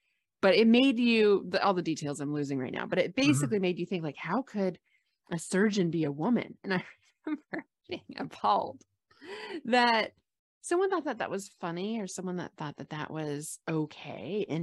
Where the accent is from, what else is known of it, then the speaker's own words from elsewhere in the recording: Columbus, Ohio, United States; But I grew up in Columbus, Ohio